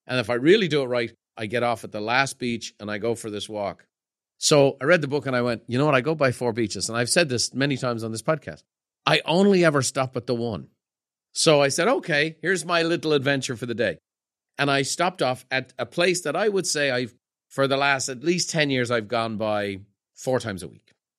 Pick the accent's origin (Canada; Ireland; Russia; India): Ireland; now in United States; I grew up in Ireland as a family of painters.